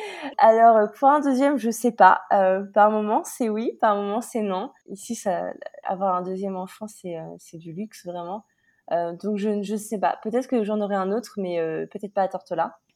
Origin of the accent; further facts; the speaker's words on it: France; je vais prendre plus précisément la France parce que je suis française.